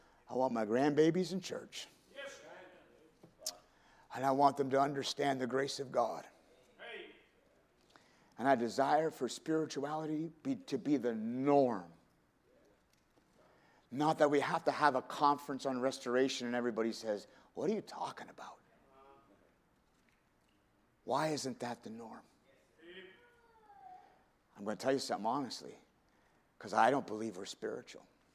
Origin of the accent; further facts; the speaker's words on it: Canada; I'm Canadian, born and bred.